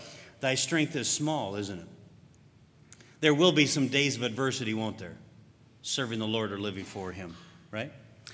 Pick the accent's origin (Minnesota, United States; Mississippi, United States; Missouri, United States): Minnesota, United States; Like I said, I grew up in Minnesota, and back in Minnesota's farm country, of course, there was at one time, there's not as many anymore, but at one time there was a lot of country churches.